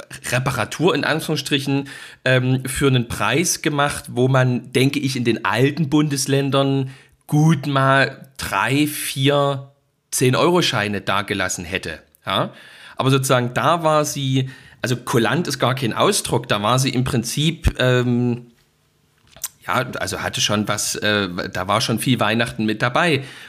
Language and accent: German; Saxony, Germany; als ich bin ja da als Sachse in diesen sächsischen Laden reingegangen